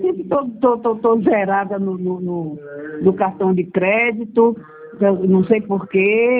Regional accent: Salvador, Bahia, Brazil; now in Paulo Afonso, Brazil; Eu sou de Salvador, né? E estou morando em Paulo Afonso.

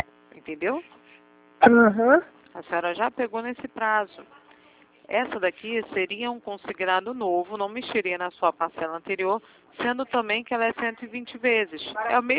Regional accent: Rio de Janeiro, Brazil; Eu sou do Rio.

